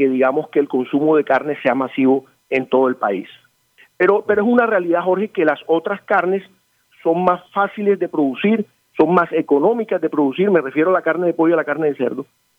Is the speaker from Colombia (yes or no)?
yes; Colombia; En la medida en que nosotros, como colombianos, empecemos a exportar más distintos tipos de productos